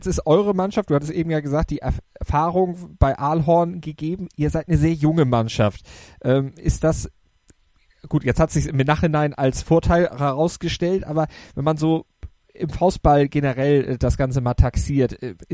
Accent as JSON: {"language": "German", "town": "Bredstedt", "region": "Schleswig-Holstein", "country": "Germany", "tie": "born or raised there", "said": "hattet ja im letzten Jahr schon im Bredstedt in Nordfriesland, übrigens meiner alten Heimat"}